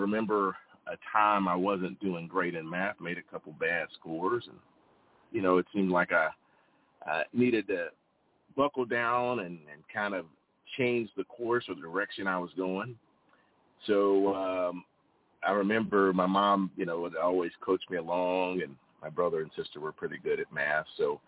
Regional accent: Greeneville, Tennessee, United States; in my hometown of 2,000 people in Greenville, Tennessee, where everyone knows everyone and everyone knows your phone number

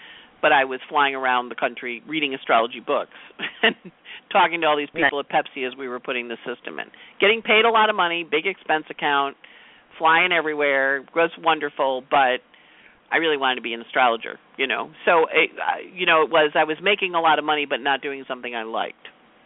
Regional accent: Rochester, New York, United States; Buffalo, we love Buffalo. I'm from Rochester.

